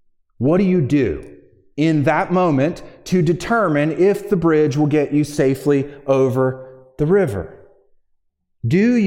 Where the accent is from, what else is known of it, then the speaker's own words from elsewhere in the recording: Virginia, United States; now in Michigan, United States; I'm from Virginia, We had great hiking in Virginia. I know there's some decent hiking in Michigan, but it's one of the things I miss about living in Virginia is all of the mountains. I grew up right in the Blue Ridge Mountains, and I missed it.